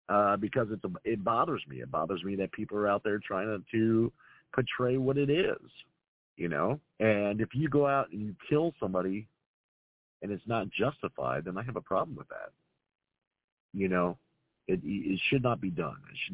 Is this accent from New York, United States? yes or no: no; Cincinnati, Ohio, United States; from Cincinnati, Ohio. I'm a former police officer.